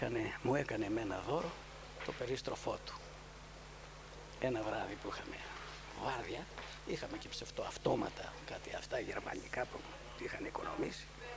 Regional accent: Salamis, Attica, Greece; εμένα, το χωριό μου, η γενέτειρά μου είναι η Σαλαμίνα.

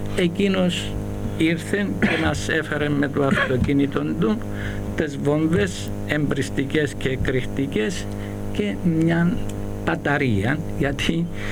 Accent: Pachyammos, Nicosia District, Cyprus; now in Nicosia, Cyprus; επειδή εγώ ήμουν και από τον Παχίαμον, όπως σας ανέφερα, έφυγα την ημέρα που έκλεισαν τα γραφεία μεταξύ και ήρθα στη Λευκωσία.

